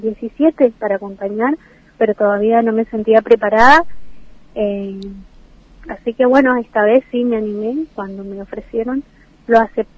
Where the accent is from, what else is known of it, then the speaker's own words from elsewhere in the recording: Puerto Iguazú, Misiones, Argentina; born there; soy nacida acá en Puerto Iguazú, conozco muy bien